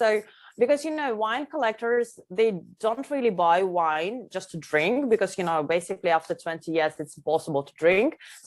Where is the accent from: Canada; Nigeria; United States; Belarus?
Belarus; English is a second language; you are from Belarus, so and I'm also from Belarus